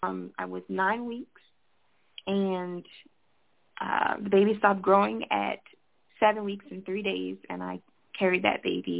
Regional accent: Baltimore, Maryland, United States; So I grew up in Park Heights. That is a very dangerous neighborhood, drug-infested, crime-ridden neighborhood in Baltimore City, Maryland.

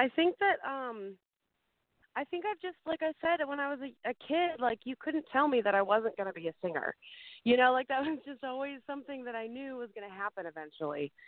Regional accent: Chicago, Illinois, United States; now in Nashville, United States; I'm originally from Chicago, so compared to Chicago, they're not that bad.

